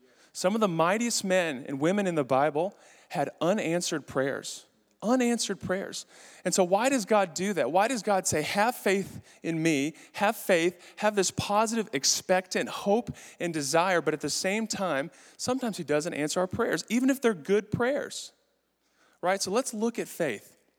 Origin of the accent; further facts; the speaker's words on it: Southern United States, United States; I'm from the South, then grew up on the mission field, and she was from New York.